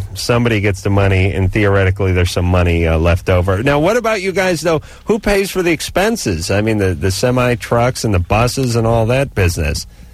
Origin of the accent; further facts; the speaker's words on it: Los Angeles, California, United States; You see, Drew and I hail from the Los Angeles area, so we have a lot of deadbeat old friends.